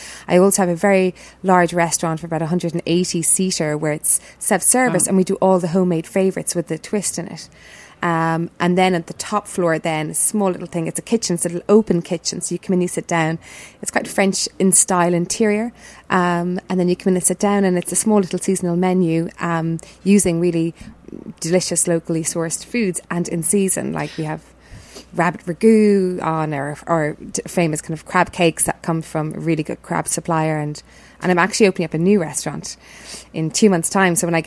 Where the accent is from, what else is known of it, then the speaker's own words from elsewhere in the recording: Cork, Munster, Ireland; I'm from Cork, yeah.